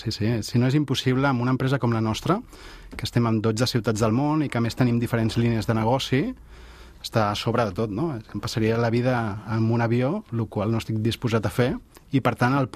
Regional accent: Tarragona, Catalonia, Spain; jo sóc tarragoní, i el meu primer vol el vaig fer als 22 anys per anar a Menorca

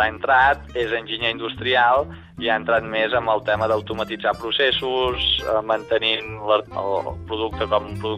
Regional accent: Catalonia, Spain; som del Ripollès, som de Can de Manu.

